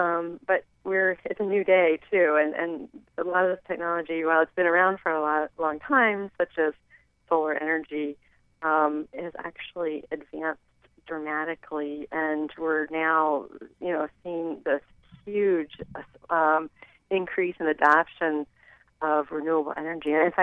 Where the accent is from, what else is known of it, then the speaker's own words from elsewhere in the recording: Wellsboro, Pennsylvania, United States; I went and visited my hometown in Wellsboro in Tioga County this weekend